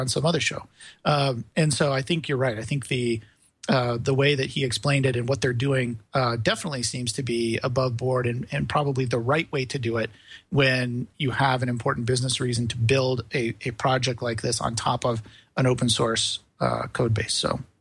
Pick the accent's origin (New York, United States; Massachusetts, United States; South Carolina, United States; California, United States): California, United States; Benicia; which I founded a Makerspace here in my hometown of Benicia.